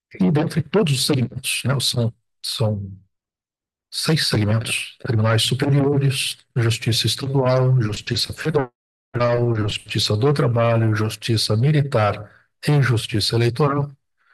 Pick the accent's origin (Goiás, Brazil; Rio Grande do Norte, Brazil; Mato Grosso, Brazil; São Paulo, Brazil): Mato Grosso, Brazil; Sou mato-grossense, né?